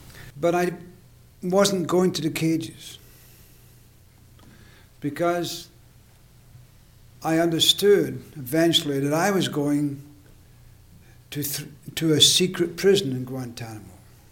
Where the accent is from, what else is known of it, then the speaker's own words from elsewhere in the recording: Scotland, United Kingdom; I'm Scottish.